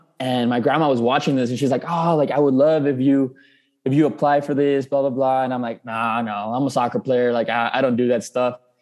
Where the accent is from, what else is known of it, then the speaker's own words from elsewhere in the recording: El Paso, Texas, United States; I started since I was 5 years old playing here in, I'm from El Paso, Texas. So this is where I played my entire life. And then I went out to play in Phoenix, Arizona, a university out there.